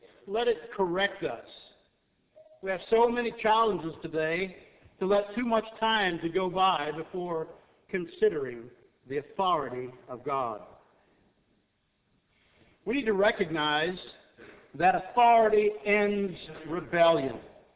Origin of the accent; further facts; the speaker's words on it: Texas, United States; Come from Central Texas. You know that I'm a Texan.